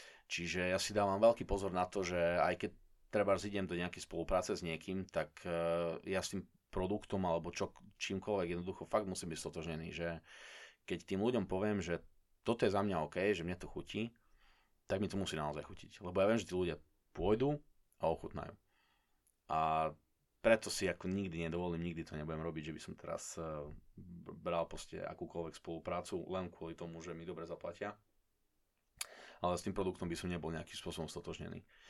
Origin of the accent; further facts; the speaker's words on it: Košice, Košice Region, Slovakia; ja pochádzam z Košic, ja som sa narodil v Košiciach, čiže ja som Košičan, rodený, aj tu žijem celý život, ale môj otec je pôvodom zo Srbska.